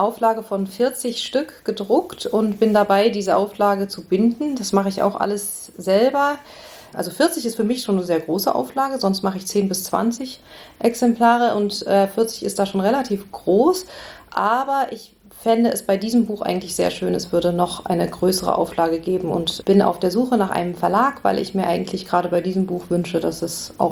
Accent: Oxford, South East England, United Kingdom; Also ich bin ja in Oxford aufgewachsen

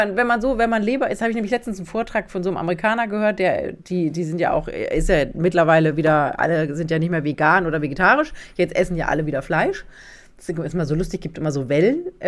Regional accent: Southern Germany, Germany; Bei uns in Süddeutschland, wo meine Eltern noch leben, da isst man ja Nierle, also Nieren.

